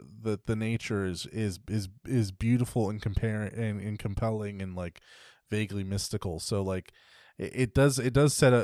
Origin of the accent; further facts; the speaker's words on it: New Jersey, United States; there is just something about even growing up in New Jersey, like we have a lot of woods and nature that's like interesting